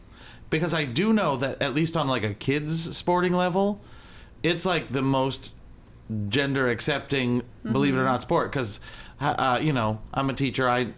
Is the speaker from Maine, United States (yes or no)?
yes; Maine, United States; I'm from Maine. I do know some stuff like that.